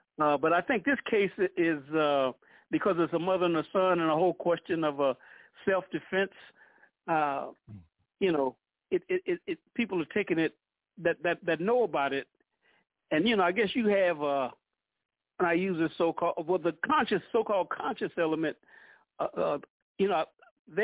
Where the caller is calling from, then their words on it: Toronto, Ontario, Canada; I'm calling from Toronto.